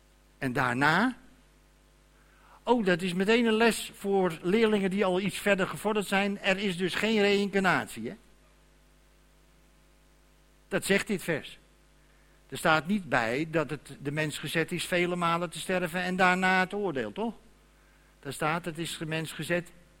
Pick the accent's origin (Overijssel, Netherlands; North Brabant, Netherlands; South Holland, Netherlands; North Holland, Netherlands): North Holland, Netherlands; Amsterdam; Ik ben een Amsterdammer. In Amsterdam geboren. Vlakbij Sloot. Bij de Westlandgracht.